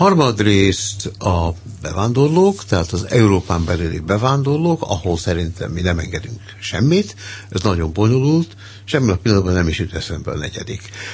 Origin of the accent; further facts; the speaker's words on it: Scotland, United Kingdom; Hozzáfenném, hogy én Skóciában nőttem föl, tehát én megértem a skót akcentusokat.